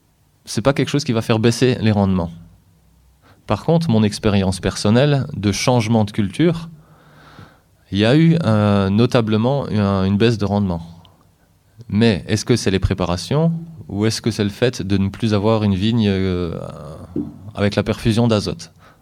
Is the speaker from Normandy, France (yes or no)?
no; Grand Est, France; Je veux dire, chez nous, en Alsace, on a une zone en plaine qui s'appelle la Hart.